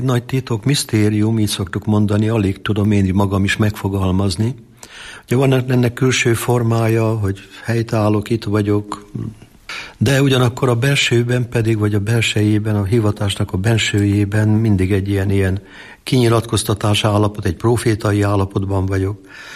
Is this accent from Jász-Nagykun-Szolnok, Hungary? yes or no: yes; Jászapáti, Jász-Nagykun-Szolnok, Hungary; born there; én jászapáti születésű vagyok